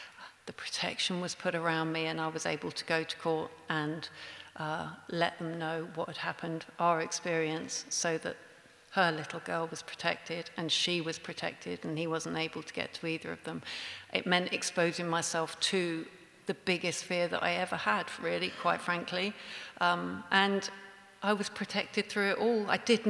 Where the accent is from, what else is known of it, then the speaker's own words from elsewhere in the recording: London, United Kingdom; I grew up in London.